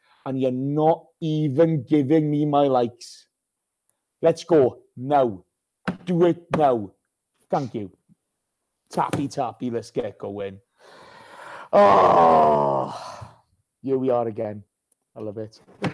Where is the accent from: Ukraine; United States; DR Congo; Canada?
Ukraine; from Ukraine.